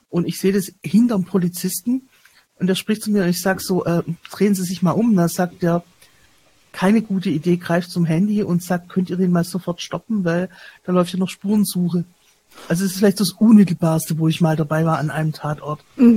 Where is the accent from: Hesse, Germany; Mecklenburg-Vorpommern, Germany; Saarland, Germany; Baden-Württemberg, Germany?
Baden-Württemberg, Germany; Stuttgart; da war ich noch im Kreis Ludwigsburg, das habe ich quasi als Stuttgarterin miterlebt